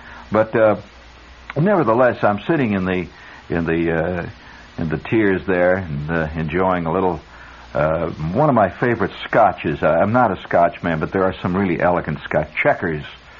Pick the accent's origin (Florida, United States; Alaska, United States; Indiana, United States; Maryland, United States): Indiana, United States; considering the fact I come from Indiana.